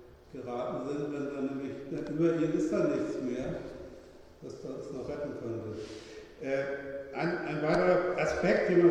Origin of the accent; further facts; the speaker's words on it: Hamburg, Germany; in Wien oder in Hamburg, wo ich herkomme, aussieht